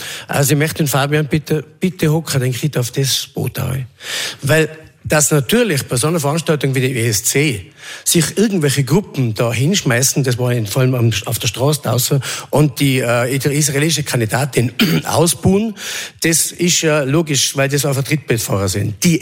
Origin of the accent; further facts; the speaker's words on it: Tyrol, Austria; das ist für mich als Tiroler wichtig.